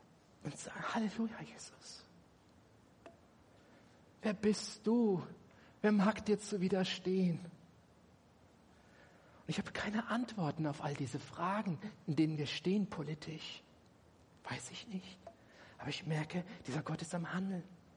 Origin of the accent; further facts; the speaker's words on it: Germany; Ist nicht ganz einfach, weil ich das als Deutscher sage.